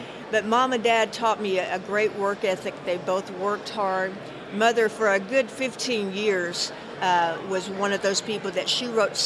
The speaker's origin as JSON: {"language": "English", "town": "Walnut Grove", "region": "Kentucky", "country": "United States", "said": "I'm from Walnut Grove, Kentucky, population 36. So your roots will keep you humble because your family will remind you where you came from."}